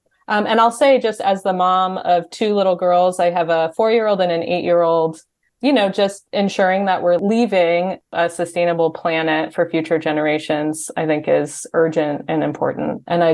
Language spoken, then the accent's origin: English; Arizona, United States; now in Portland, United States; I live in Portland, Oregon, but I grew up in Arizona. I went to University of Arizona.